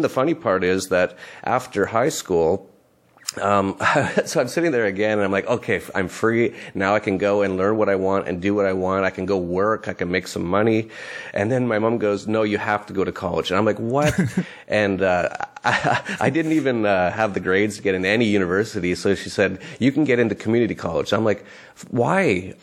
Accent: Canada; I grew up in Canada, so it was always Canada's the greatest because of this and that.

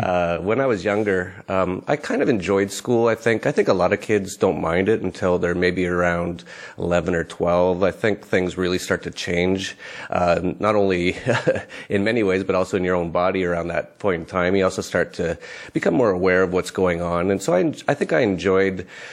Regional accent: Canada; I grew up in Canada, so it was always Canada's the greatest because of this and that.

